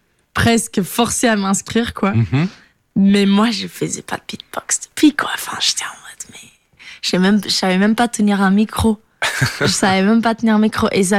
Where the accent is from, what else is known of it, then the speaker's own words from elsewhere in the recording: Portugal; now in France; quand je suis partie du Portugal, je venais avec une idée de recommencer une vie en France